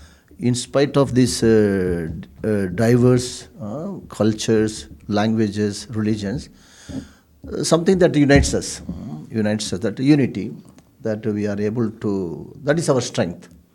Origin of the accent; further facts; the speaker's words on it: South India, India; even though I am coming from South India, I can travel all over India freely.